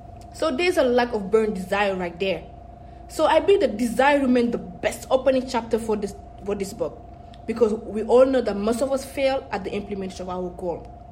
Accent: Senegal; English is a second language; I'm from West Africa, Senegal.

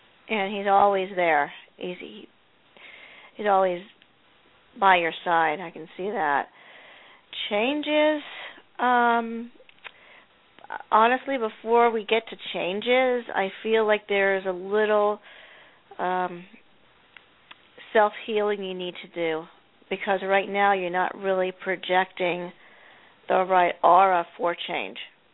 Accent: New Jersey, United States; I'm from Jersey.

